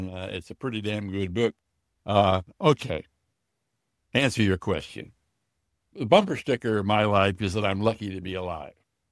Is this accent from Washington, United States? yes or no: yes; Tacoma, Washington, United States; I mean, I come from Tacoma, Washington. I never heard cussing like that, nor had I seen violence like that.